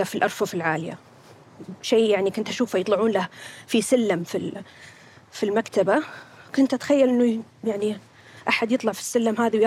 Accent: Kuwait; طفولتي كانت في الكويت. أنا من طفولتي يعني كنت حافظة أني أنا من السعودية، ما أعرف كثير عن السعودية ولا أعرف كثير عن الرياض

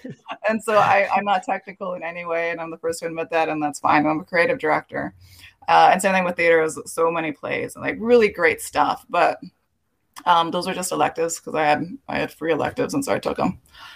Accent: East Los Angeles, California, United States; I am from East LA. I'm born and raised here, third generation.

